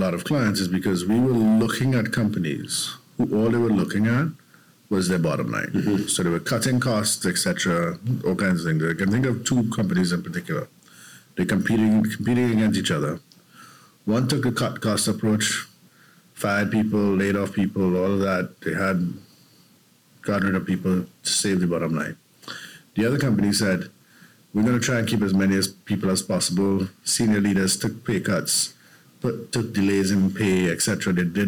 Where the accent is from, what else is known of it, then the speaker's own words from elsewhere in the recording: Chaguanas, Trinidad & Tobago; but I basically grew up in Chaguanas, and for people who don't know where that is or don't live in Trinidad, I grew up in the middle of a cane field, quite literally.